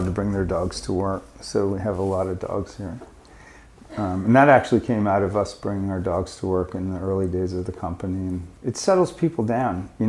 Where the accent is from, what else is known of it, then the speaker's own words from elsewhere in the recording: New England, United States; I grew up in New England, so I'm a Red Sox fan.